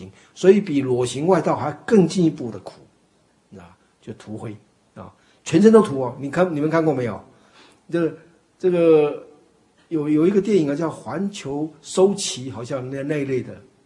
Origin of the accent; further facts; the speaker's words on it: Taiwan; 我们台湾话怎么讲？